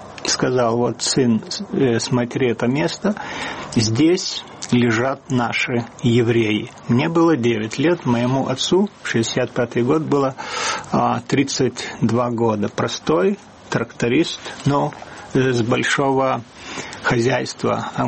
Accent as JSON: {"language": "Russian", "region": "Siberia", "country": "Russia", "tie": "born there", "said": "Мои родители, они все были в Сибири, я сам родился в Сибири."}